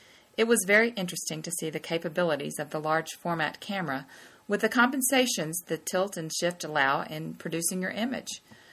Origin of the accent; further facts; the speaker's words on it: Texas, United States; born there; also born or lived in California; now in Georgia, United States; Well, I was born in Texas, so born a Texan, always a Texan. We've been living in Georgia for the past 24 years after a short 3.5 years in California